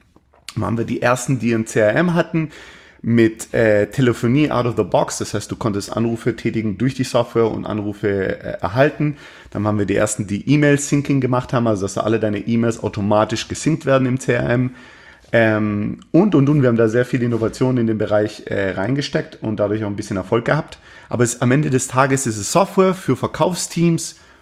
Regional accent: Baden-Württemberg, Germany; Ich bin im Schwabenland groß geworden, aber ich hatte durchaus meine Schwierigkeiten, meine kulturellen Schwierigkeiten mit dem Schwabenland.

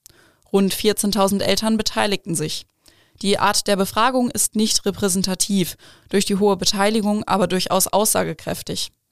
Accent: Northern Germany, Germany; born there; ich bin ein gebürtiges Nordlicht und das Moin lasse ich mir nicht nehmen.

